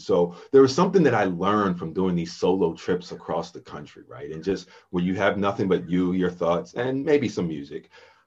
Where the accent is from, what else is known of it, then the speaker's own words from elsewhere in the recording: Maryland, United States; I was born and raised in Maryland, in a county just outside of Baltimore that's very, very conservative area and predominantly white.